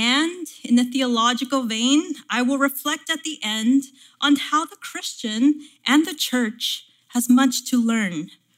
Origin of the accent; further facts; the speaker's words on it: Texas, United States; Just last week, the governor of my home state of Texas announced that Texas was no longer going to accept refugees.